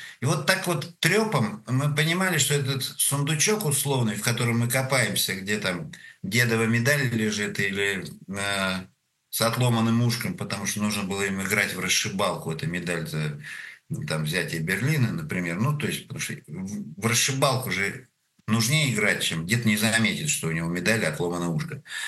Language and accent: Russian; Russia; скажите ему, что я поэт из России